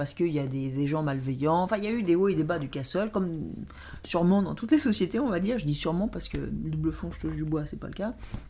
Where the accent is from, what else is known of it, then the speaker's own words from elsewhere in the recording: France; ils voient qu'on est français